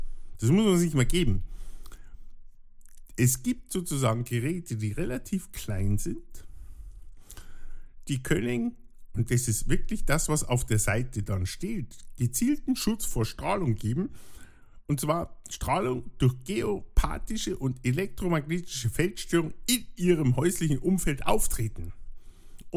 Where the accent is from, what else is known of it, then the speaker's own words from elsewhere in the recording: Bavaria, Germany; da würde ich jetzt als Bayer sagen